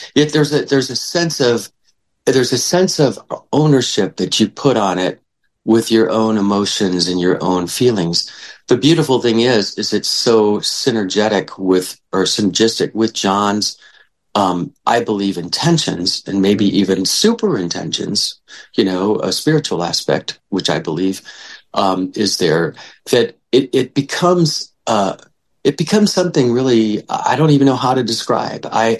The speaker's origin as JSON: {"language": "English", "town": "St. Louis", "region": "Missouri", "country": "United States", "tie": "born or raised there", "said": "I'm a Midwest guy. I grew up in St. Louis, Missouri, and I used to go to Chicago."}